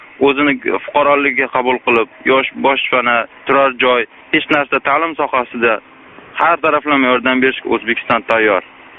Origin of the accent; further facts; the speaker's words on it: Kyrgyzstan; Qirg'izistonlikman, men o'zim ham Qirg'izistonlikman.